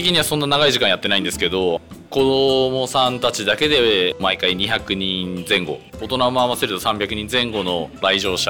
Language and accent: Japanese; Samukawa, Kanagawa, Japan; 僕自身寒川で生まれ育って